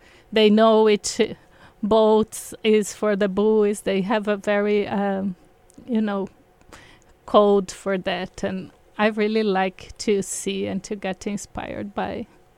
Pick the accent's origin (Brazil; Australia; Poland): Brazil; English is a second language; now in England; I knew when I moved from Brazil to England, that was around 15 years ago, I moved without speaking English.